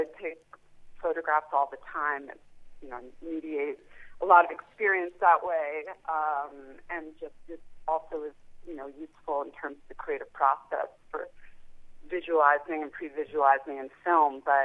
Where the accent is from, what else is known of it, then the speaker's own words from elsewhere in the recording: New York, United States; how can I possibly add to this, you know, as a New Yorker, as a person of conscience